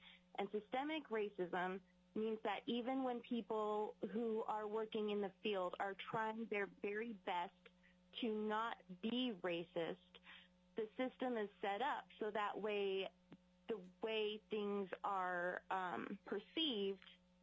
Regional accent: Fairbanks, Alaska, United States; I am indigenous. I am Inupiaq, but I was raised in Fairbanks, Alaska, in the foster care system.

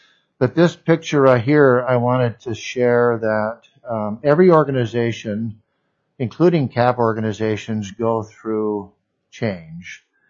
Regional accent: Dillingham, Alaska, United States; I was born and raised in Alaska, in the rural village of Dillingham, worked for the school system.

